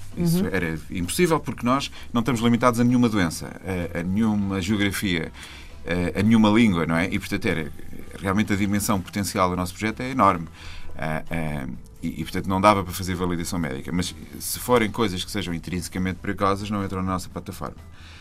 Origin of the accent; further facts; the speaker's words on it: Portugal; Eu sou português, mas num daqueles países que anda na moda pelas piores razões do mundo